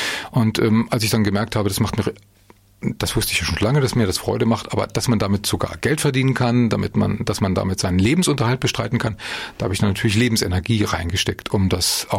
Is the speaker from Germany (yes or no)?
yes; Erfurt, Thuringia, Germany; Ich bin ja in Erfurt Nord geboren und groß geworden. Das heißt, Hochdeutsch war meine Sache nicht.